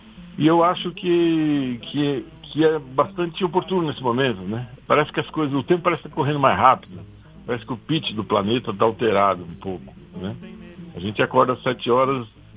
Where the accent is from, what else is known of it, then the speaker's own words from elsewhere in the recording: São Paulo, Brazil; E aí eu, como paulista, fiz esse projeto.